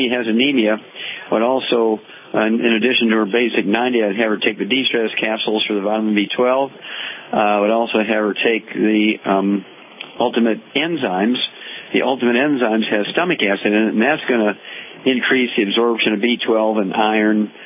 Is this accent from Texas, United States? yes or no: no; Missouri, United States; Chuck, let's go to Missouri, my home state, and Phyllis.